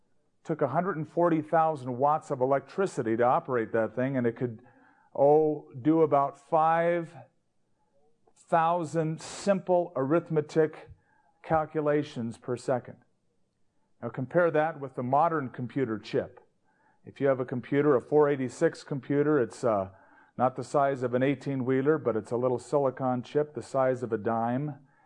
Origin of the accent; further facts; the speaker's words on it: California, United States; now in Albuquerque, United States; I came from Southern California. That's where I grew up. I was born, raised, and lived until I moved to Albuquerque.